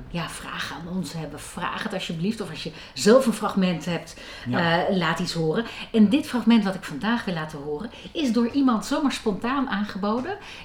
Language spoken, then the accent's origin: Dutch; Loosdrecht, North Holland, Netherlands; Ik kom oorspronkelijk uit Loosdrecht.